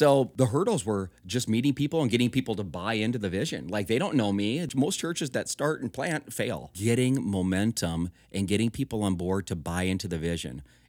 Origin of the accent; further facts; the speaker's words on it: Sioux Falls, South Dakota, United States; But no, I mean, we're from the Sioux Falls area. We have tons of friends, tons of family. That's all of our roots are there.